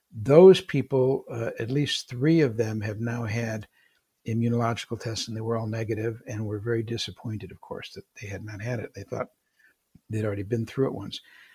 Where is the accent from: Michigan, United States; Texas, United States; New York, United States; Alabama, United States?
Michigan, United States; Detroit; I was from Michigan, in Detroit.